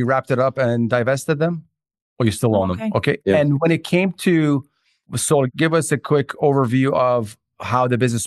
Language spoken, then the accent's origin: English; Iran; also born or lived in Canada; now in United States; My background, I come from Iran